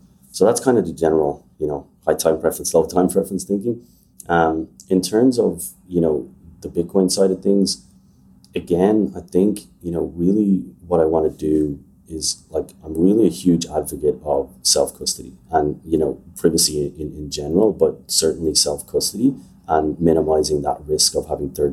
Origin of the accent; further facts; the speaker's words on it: Ireland; So I'm Irish. I grew up in Ireland. I went to art college in Ireland.